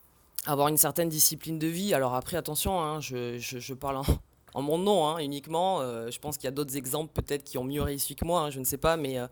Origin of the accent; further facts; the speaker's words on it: Perpignan, Occitanie, France; also born or lived in Réunion; moi je viens de Perpignan, enfin je viens de La Réunion, mais j'ai grandi dans le sud de la France.